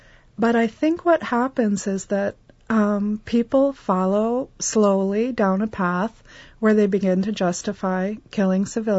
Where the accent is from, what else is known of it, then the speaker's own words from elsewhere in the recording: Wausau, Wisconsin, United States; I grew up in Wausau on Maple Hill Drive. And I went to St. Matthew's Catholic school for the first 6 years, then John Muir, and then Wausau West, and followed the smart kids down to the University of Wisconsin-Madison.